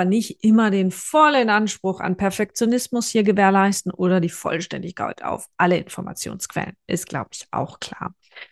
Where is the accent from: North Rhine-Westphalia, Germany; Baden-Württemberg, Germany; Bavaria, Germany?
Baden-Württemberg, Germany; accent: Swabian; Ich rede bemüht Hochdeutsch, komme aber aus schwäbischen Wurzeln. Deswegen werdet ihr das Schwäbisch hören